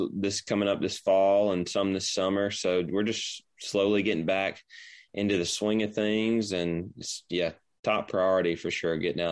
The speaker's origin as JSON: {"language": "English", "region": "Alabama", "country": "United States", "tie": "born or raised there", "lives_now": "Nashville, United States", "said": "hearing that outside of my hometown is kind of what pushed me over the edge to say, \"Hey, maybe I want to go to Nashville and try to make a career out of this.\" So, if I wasn't doing music, I would have been in a 100-degree metal shop in Alabama"}